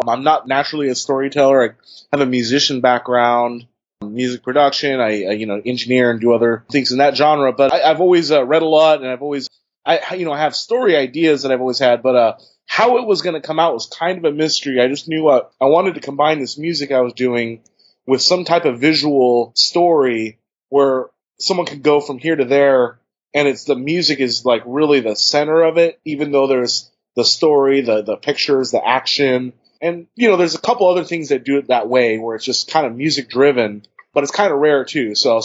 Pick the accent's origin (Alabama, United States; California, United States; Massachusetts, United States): California, United States; I'm from the Bay Area, and it has some of my rapping heroes from childhood, like